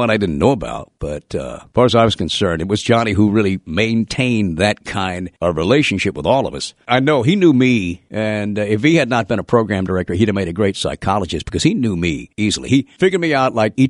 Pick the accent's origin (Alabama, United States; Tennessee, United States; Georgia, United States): Tennessee, United States; Memphis; We're both from Memphis, in fact.